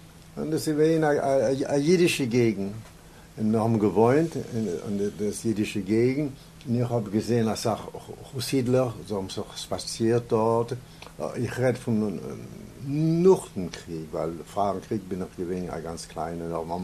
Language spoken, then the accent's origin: German; Canada; German is a second language; Ich war ein Engländer, ein Kanada-Engländer.